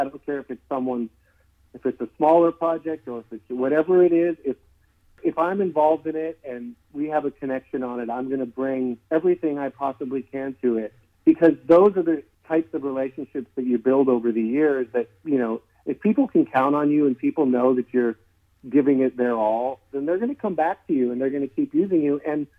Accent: Hollywood, California, United States; And I was raised in Hollywood and in Laurel Canyon, and I was kind of around the industry.

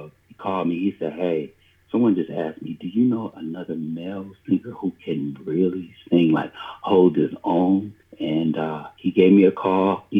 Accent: East Coast, United States; also born or lived in California; Well, let's see. My father came to California. I'm from the East Coast.

